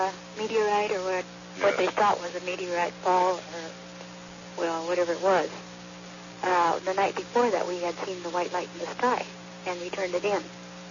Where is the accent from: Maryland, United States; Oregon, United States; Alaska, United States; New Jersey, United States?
Alaska, United States; I'm from Alaska, not here.